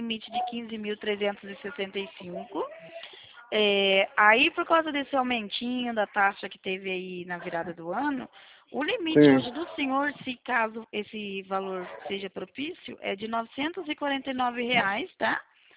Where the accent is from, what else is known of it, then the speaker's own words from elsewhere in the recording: Paraná, Brazil; Eu sou do Paraná.